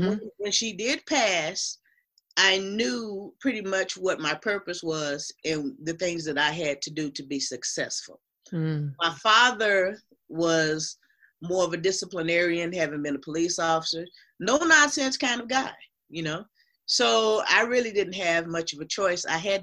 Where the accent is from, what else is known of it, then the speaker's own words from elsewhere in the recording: Oklahoma City, Oklahoma, United States; East Oklahoma City, which I still live in our family home.